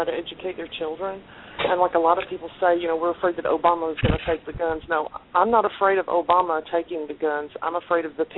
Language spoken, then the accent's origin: English; United States; All I have to say is I'm an American.